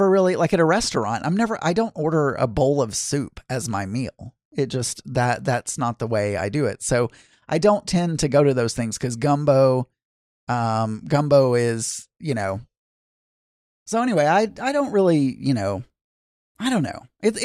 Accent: the South, United States; growing up in the South, there was a very specific formula to a meal.

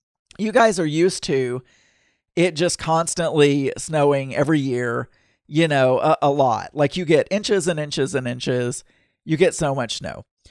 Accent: Arkansas, United States; I grew up in South Arkansas, and South Arkansas is more New Orleans, more Louisiana-type weather.

